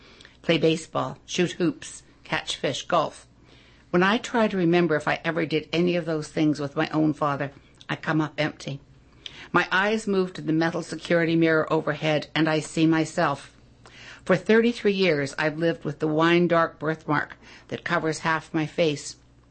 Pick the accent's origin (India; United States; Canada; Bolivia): Canada; Ontario; I'm from Ontario.